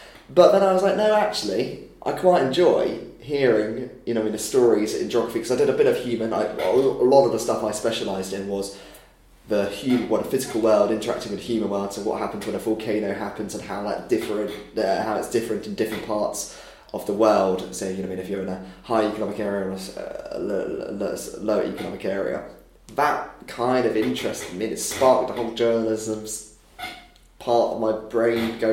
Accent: East of England, United Kingdom; moved away as an adult; I'm originally from Hertfordshire. The Hertfordshire-Bedfordshire border. I always say somewhere in between Luton and St Albans. Somewhere between that two in the lovely countryside around there. Lived there till I was about 19.

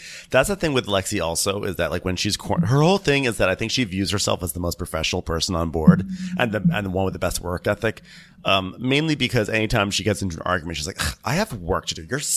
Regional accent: United Kingdom; I'm British

